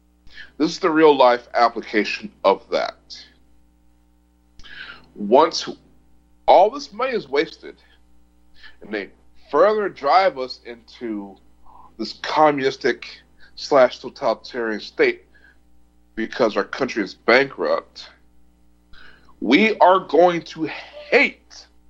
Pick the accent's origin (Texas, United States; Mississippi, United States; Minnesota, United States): Texas, United States; Austin; also born or lived in California; I'm from Austin, Texas, and I've lived all over California.